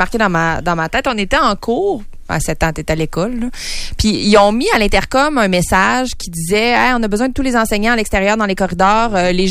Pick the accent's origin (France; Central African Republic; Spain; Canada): Canada; va-t-il arriver quelque chose chez nous au Canada?